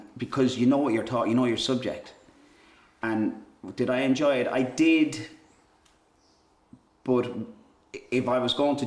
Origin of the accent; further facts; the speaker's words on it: Ireland; In spite of you all thinking I was English, I was Irish.